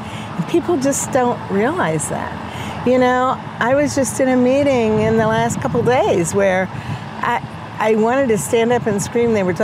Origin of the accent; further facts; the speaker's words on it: Indiana, United States; I'm a Republican from Southeastern Indiana.